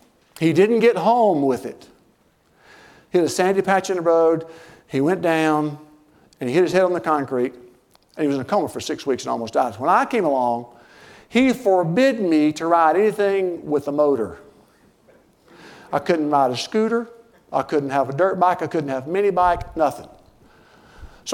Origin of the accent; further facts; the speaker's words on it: United States; I'm American through and through.